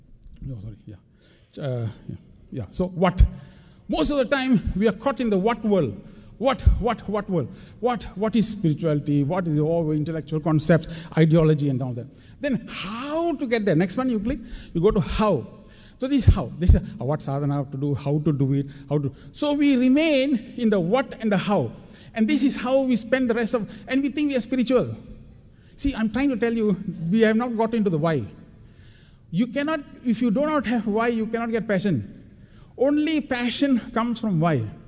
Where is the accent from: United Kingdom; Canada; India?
India; now in Texas, United States; 1972, I came to Texas from India.